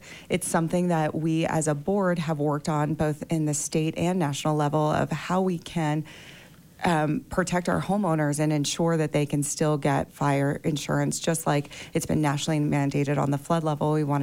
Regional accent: Colorado, United States; now in Park City, United States; I'm from Colorado. I choose Park City, and I will choose Park City forever.

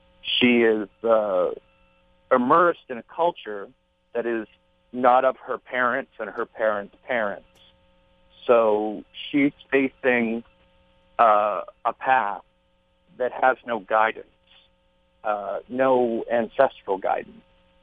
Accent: Maine, United States; So I grew up in Maine and started writing from an early age. I attended Emerson College in Boston, and after that, I traveled in Europe and in the United States. I find myself back here in Maine

